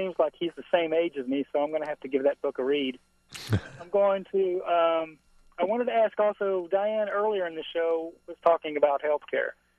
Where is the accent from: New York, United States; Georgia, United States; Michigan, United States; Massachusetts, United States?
Georgia, United States; I grew up in Georgia, and part of Georgia history in school that you're required to take, they go kind of deeply into the Cherokee history of Georgia